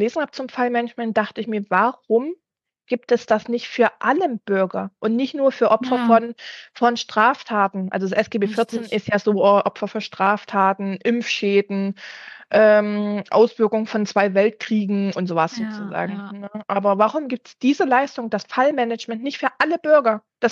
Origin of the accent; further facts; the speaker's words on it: Saxony, Germany; in Sachsen, also wo ich herkomme